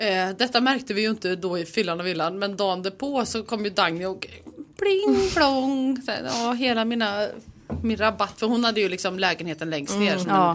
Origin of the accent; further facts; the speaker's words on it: Karlstad, Värmland, Sweden; Jag är uppvuxen i Karlstad, men jag är i Värmland. Nu för tiden så är jag alltid i Grums, för där har jag min sommarstuga.